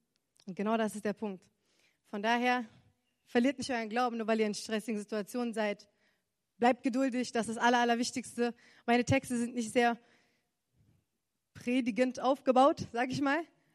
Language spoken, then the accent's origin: German; Berlin, Germany; accent: Berliner Schnauze; Ich werde 22 Jahre alt, ich bin Slam-Poetin und Stand-Up-Comedian aus Berlin. Gebürtige Berlinerin, Berliner Schnauze, man merkt es ein bisschen.